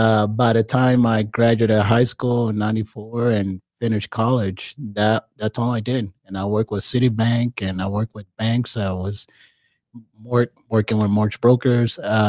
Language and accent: English; Puerto Rico; first language Spanish; English is a second language; moved away; I was born in Puerto Rico.